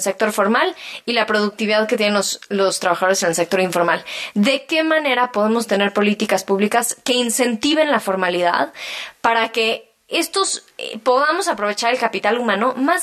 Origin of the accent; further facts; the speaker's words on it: Mexico; el bienestar y la calidad de vida que tenemos como mexicanos